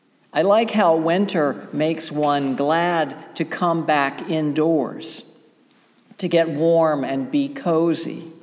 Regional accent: the South, United States; But I grew up in the South and we didn't even have a snow shovel down there.

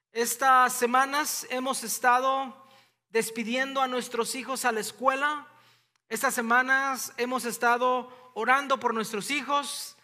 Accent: Mexico; Y así como todo buen padre, yo que soy mexicano, así me dan ganas de voltearle uno, pero no se lo volteo.

